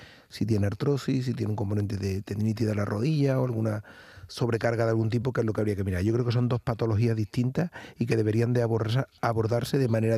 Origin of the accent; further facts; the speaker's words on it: Carcabuey, Andalusia, Spain; Carcaboy es mi pueblo. Yo soy de la subbética cordobesa.